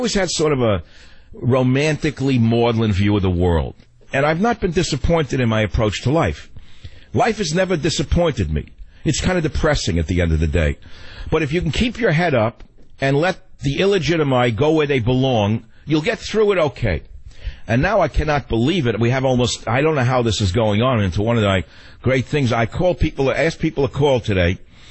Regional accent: New York, United States; accent: New York; And I spoke with my New York accent, my French with a New York accent, and people surprisingly said, you sound like you're from Paris.

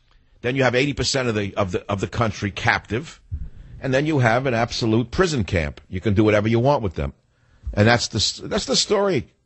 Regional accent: New York City, New York, United States; You know, I grew up in New York City, so immigrant father.

